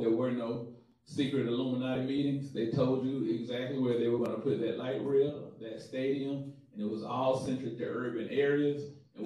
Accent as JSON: {"language": "English", "town": "Charlotte", "region": "North Carolina", "country": "United States", "tie": "born or raised there", "said": "When I was in college, I grew up in Wilmore. When I would come home on holidays, groups of my childhood friends would just be displaced."}